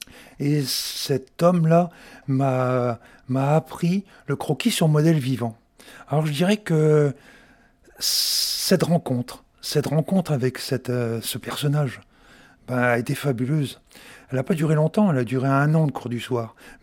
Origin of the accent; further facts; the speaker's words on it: Brest, Brittany, France; also born or lived in Paris; Je suis originaire de Brest, mais bon, j'avais... un père qui était fonctionnaire, était militaire, et donc on changeait souvent d'horizon.